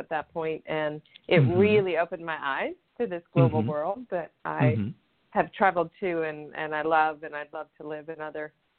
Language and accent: English; Houston, Texas, United States; So I grew up in Houston, Texas, in the United States. I'm the youngest of five girls, and we were born all within 8 years, so we're very close in age.